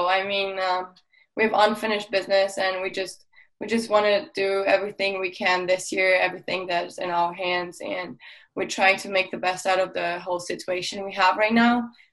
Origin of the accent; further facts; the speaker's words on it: Luxembourg; So Luxembourg is a pretty small country, as you just said. It is next to Germany, Belgium, and France.